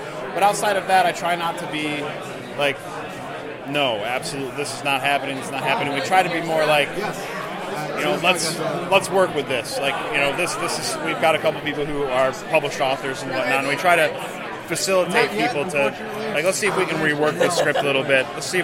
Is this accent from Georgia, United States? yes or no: no; Bay City, Michigan, United States; You know, so I'm from Bay City, so Bay City, Saginaw, and Midland.